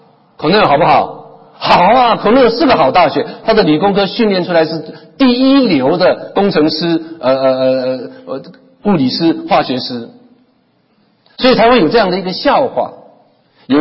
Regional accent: Taitung County, Taiwan; 我是台东的根差人啊，我是台东穷乡僻壤的乡巴佬。

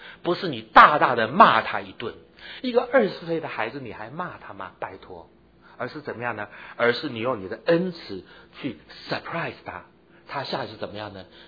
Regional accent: Taiwan; 我在台湾长大，我很喜欢台湾人讲的一句话。

